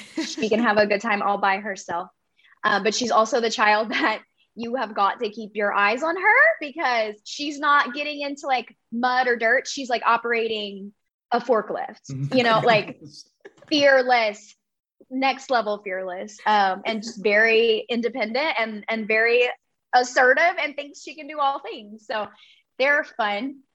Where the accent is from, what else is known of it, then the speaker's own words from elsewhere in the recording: Louisiana, United States; So I am from Southwest Louisiana, born and raised here, small rural community. I was raised very rural.